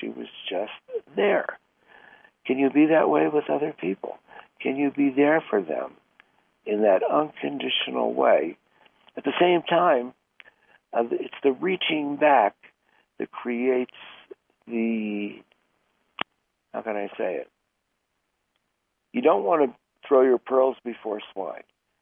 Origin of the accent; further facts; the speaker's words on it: Philadelphia, Pennsylvania, United States; when I was growing up in Philadelphia, gratitude, I think genuine gratitude, was fairly distant from my family.